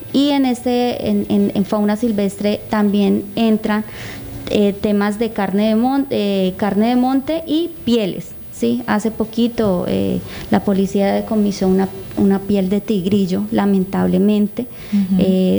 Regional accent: Guaviare, Colombia; nosotros, somos de Guaviarense y conocemos un poco más esas dinámicas

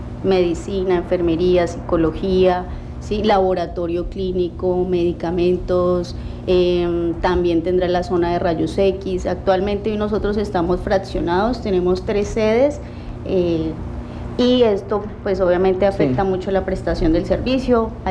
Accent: Guaviare, Colombia; Somos de la Colombia profunda también

